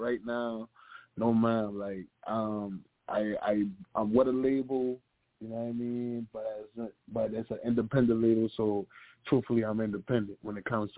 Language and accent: English; Charleston, South Carolina, United States; also born or lived in Newport News, Virginia; I'm from Charleston, but, like, I was born in Newport News, Virginia. My daddy been in the Army, and he finished when I was, like, 1 year old, so he moved back home because my mama from downtown and my daddy from downtown